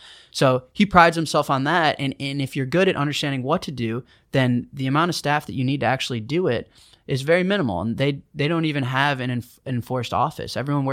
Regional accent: Chicago, Illinois, United States; So I come from Chicago

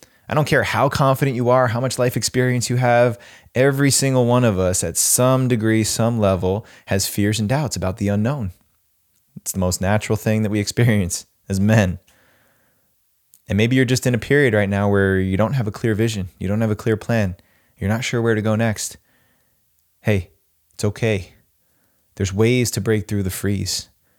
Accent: Northeast, United States; when I grew up in the Northeast, you'd see people get stuck in the snow.

